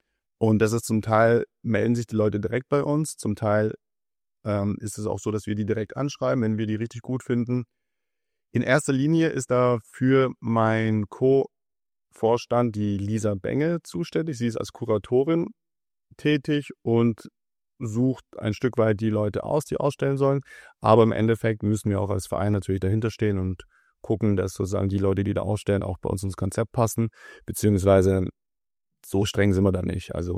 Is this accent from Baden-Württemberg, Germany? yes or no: yes; Stuttgart, Baden-Württemberg, Germany; also born or lived in St. Petersburg, Russia; ich komme aus Russland, genau aus St. Petersburg und habe da eben meine Heimat, habe da meine Wurzeln, bin aber dann als, wie alt war ich, 4-5-Jähriger nach Stuttgart eben gekommen und bin hier aufgewachsen